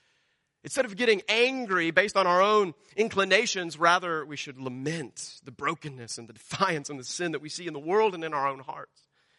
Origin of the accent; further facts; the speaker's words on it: United States; I'm American. Of course I'm a materialist.